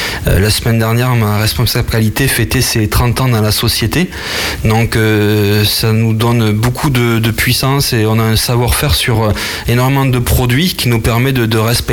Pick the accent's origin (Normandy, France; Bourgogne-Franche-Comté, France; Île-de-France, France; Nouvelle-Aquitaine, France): Nouvelle-Aquitaine, France; je suis originaire de Guyon. Et donc, je suis d'origine agricole, mes parents sont agriculteurs dans la zone.